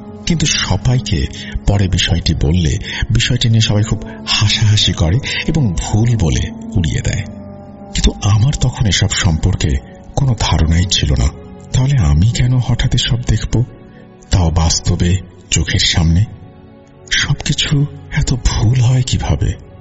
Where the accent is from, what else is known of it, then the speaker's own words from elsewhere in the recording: Barisal, Barisal Division, Bangladesh; also born or lived in village in Bangladesh; আমার বয়স চার বছর থাকাকালীন আমার মা আমাদের গ্রামের বাড়ি ছেড়ে আমাদের নানু বাড়ি বরিশাল শহরে চলে আসেন। এর অন্যতম কারণ ছিল গ্রামে ঠিকমতো স্কুল বা পড়াশোনার উন্নত ব্যবস্থা না থাকা।